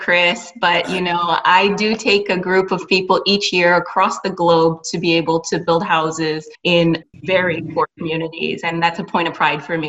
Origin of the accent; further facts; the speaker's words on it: Canada; moved away as an adult; also born or lived in Britain; now in United States; I am originally Canadian and moved to Britain after I finished my studies, and then I lived there for 18 years.